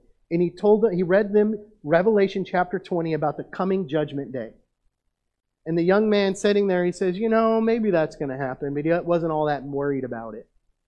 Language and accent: English; United States; Americans, I think, get used to the idea of being American, and we forget how blessed we are.